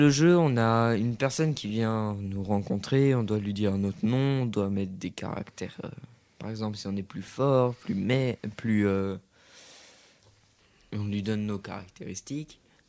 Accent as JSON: {"language": "French", "town": "Marseille", "region": "Provence-Alpes-Côte d'Azur", "country": "France", "said": "Non, mais non, mais c'est parce que je suis marseillais."}